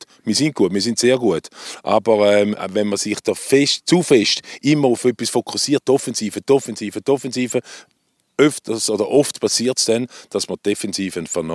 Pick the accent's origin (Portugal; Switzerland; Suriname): Switzerland; Jetzt bei uns in der Schweiz. Jan Sommer oder Gregor Kobel.